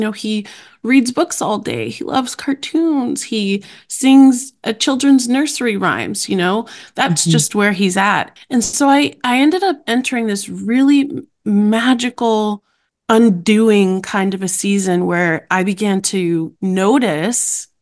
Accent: New York, United States; I was going to live in the city. I'm from New York.

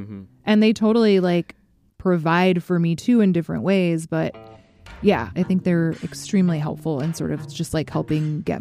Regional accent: Fairbanks, Alaska, United States; which is 13 miles south of my hometown of Fairbanks, Alaska.

